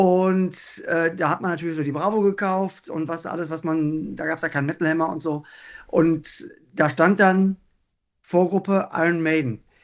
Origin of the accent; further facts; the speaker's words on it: North Rhine-Westphalia, Germany; ich komme ja aus dem Ruhrgebiet